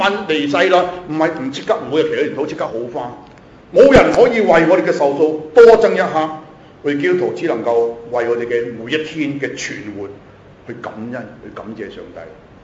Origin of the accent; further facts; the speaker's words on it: Hong Kong; 今天我们香港人，我们在座各位，我们坐在这里，我们有比内地人优越的生活条件。